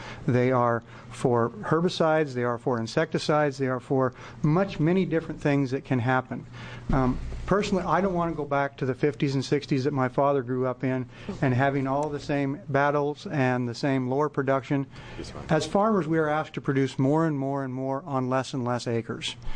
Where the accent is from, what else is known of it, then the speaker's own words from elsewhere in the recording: Oregon, United States; I'm born and raised in Malheur County.